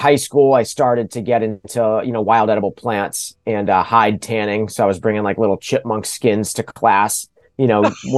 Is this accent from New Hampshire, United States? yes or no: no; Pepperell, Massachusetts, United States; So I grew up in Pepperell, Massachusetts